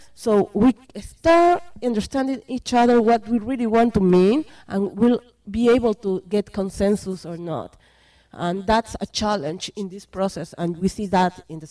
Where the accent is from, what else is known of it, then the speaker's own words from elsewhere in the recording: Peru; I am from Peru.